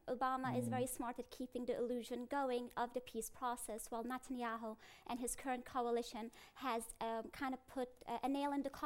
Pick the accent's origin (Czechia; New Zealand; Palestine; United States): Palestine; Gaza, Gaza Strip; although I'm from Gaza, I want to build that home in Jerusalem